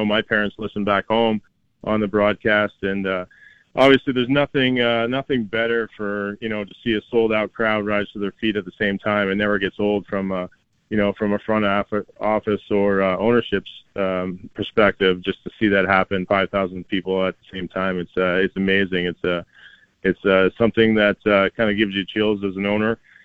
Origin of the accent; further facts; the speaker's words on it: Canada; sitting there on the couch with my dad watching that, as a Canadian kid, I didn't realize the magnitude that it had for the country.